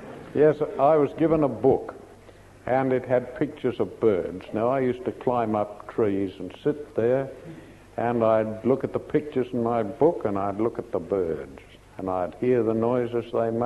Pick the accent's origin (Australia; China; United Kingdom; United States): Australia; I said, I'm not a European. I said, I'm Australian, and that's very different.